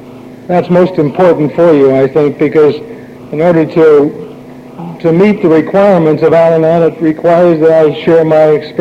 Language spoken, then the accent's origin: English; Greensboro, North Carolina, United States; As Jackie was saying … I'm from Greensboro.